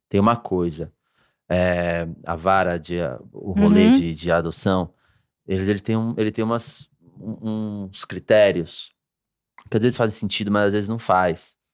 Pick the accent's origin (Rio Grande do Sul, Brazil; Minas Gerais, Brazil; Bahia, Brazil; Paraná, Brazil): Rio Grande do Sul, Brazil; eu sou do Intercap. Abri minha portinha lá no meu bairro e comecei a trabalhar.